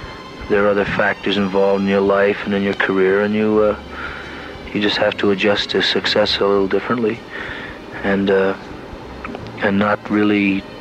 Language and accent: English; Ottawa, Ontario, Canada; I was born in Ottawa, Canada, and I was writing back there while I was going to school